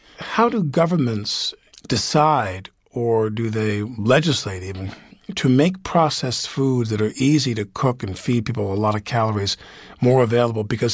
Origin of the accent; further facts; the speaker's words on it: Long Island, New York, United States; I'm from there as well.